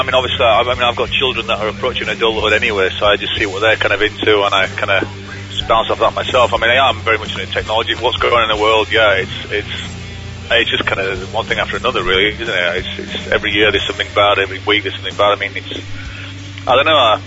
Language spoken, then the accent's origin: English; Yorkshire and the Humber, United Kingdom; we're a band from Yorkshire and we feel kind of different to perhaps the rest of England in Yorkshire.